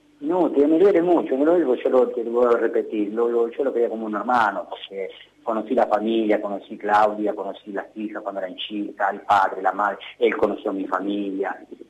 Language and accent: Spanish; Villa Fiorito, Buenos Aires Province, Argentina; Yo salí del barrio Centenario, yo salí de él, salí de Villa Fiorito, ¿entendés?